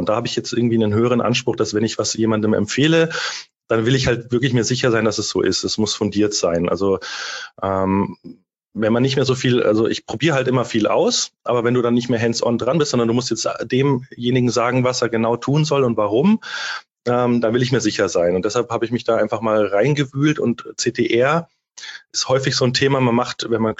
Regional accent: Munich, Bavaria, Germany; now in Collenberg, Germany; Bin aufgewachsen in München. Seit 7 Jahren lebe ich jetzt in Kollenberg am Main, so zwischen Miltenberg und Aschaffenburg oder Wertheim.

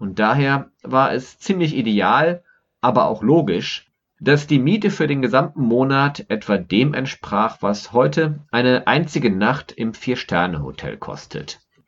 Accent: Düsseldorf, North Rhine-Westphalia, Germany; also born or lived in Cologne; Wenn ich als Düsseldorfer in Köln zu Besuch bin und Kölnern erzähle, dass ich in ihrer Stadt geboren bin

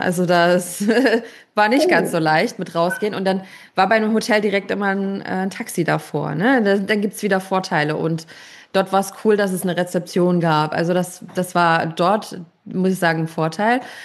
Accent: Leipzig, Saxony, Germany; in meiner Heimatstadt Leipzig

